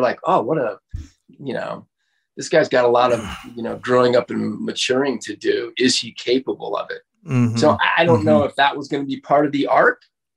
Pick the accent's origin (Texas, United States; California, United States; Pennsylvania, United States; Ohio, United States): California, United States; Santa Monica; also born or lived in Venice; I grew up in Santa Monica and Venice